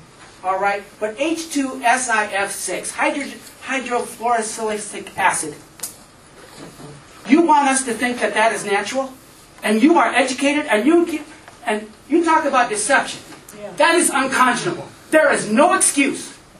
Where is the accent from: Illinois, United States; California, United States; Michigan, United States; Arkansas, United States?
Michigan, United States; Traverse City; I'm from Traverse City, and I don't know if I'm allowed to speak.